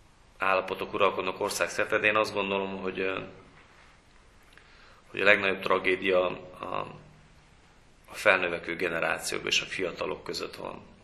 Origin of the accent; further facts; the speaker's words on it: Great Hungarian Plain, Hungary; mert én vidéki gyerek vagyok, Alföldön nőttem fel